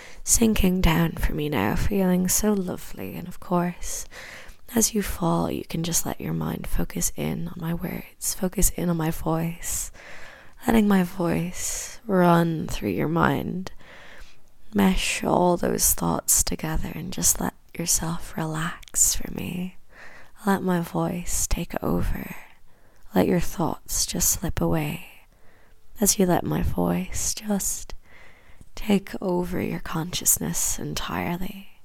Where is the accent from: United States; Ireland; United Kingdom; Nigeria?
Ireland; accent: Irish; developing a fetish for the Irish accent, perhaps particularly my Irish accent, then feel free to continue listening.